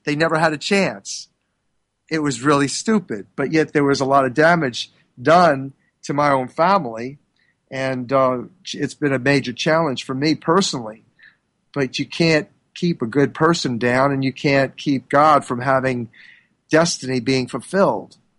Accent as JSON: {"language": "English", "town": "Philadelphia", "region": "Pennsylvania", "country": "United States", "said": "So it's just interesting, though, that I'm from Philadelphia, the city of brotherly love."}